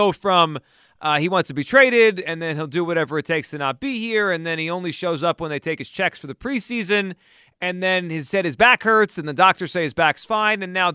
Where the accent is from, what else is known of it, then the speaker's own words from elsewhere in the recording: Howell, New Jersey, United States; So I grew up in Howell, which is a couple towns over, Mike, from Asbury Park.